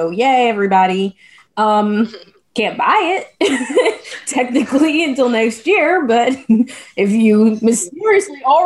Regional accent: New York, United States; And I was like, I'm from New York. What in the world?

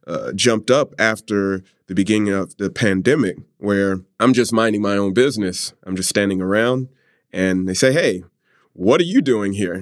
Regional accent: College Park, Georgia, United States; now in Japan; I am from the South, from College Park, Georgia. So I'm used to negative interactions with the police.

